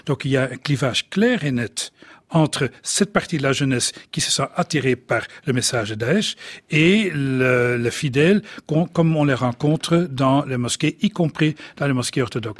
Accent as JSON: {"language": "French", "country": "Belgium", "said": "chez nous en Belgique"}